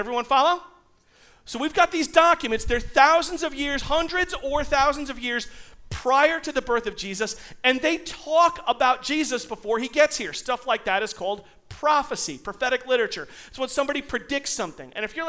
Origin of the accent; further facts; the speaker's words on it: Selden, New York, United States; That's like being from Selden. I'm from Selden.